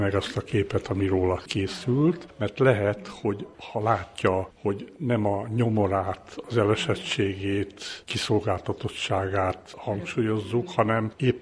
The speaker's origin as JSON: {"language": "Hungarian", "town": "Hódmezővásárhely", "region": "Csongrád-Csanád", "country": "Hungary", "tie": "born or raised there", "said": "Én Hódmezővásárhelyen, egy alföldi városban születtem, ahol a földművelő ember, úgymond a tipikus városlakó, óriási területű tanyavilág veszi körbe még ma is a várost"}